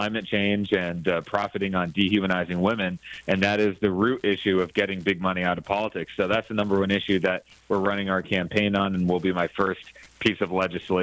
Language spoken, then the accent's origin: English; Brookfield, Wisconsin, United States; now in Milwaukee, United States; I grew up in Brookfield, Wisconsin, and live in Milwaukee right now.